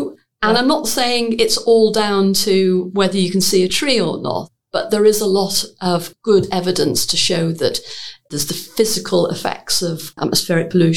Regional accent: Birkenhead, North West England, United Kingdom; I come from Birkenhead, and Birkenhead Park was the first public park built in the UK.

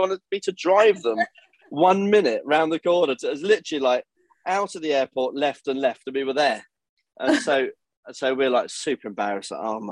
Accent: United Kingdom; What, because we're British?

